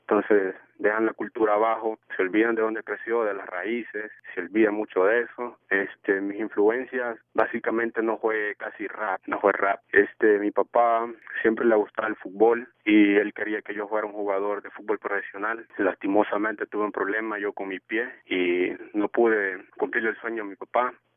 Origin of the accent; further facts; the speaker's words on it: La Paz, El Salvador; now in Maryland, United States; Yo soy del departamento de La Paz, de la Costa del Sol. Ahorita estoy aquí cantoneando en Maryland.